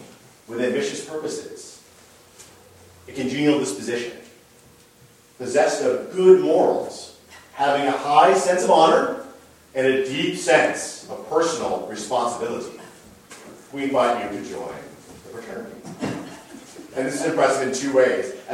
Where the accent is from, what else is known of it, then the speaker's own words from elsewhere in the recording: Iowa City, Iowa, United States; Particularly notable, again, that I grew up in Iowa City, where I was reminded of how close those ties were to the Lutherans who seemed to be surrounding us on every street corner.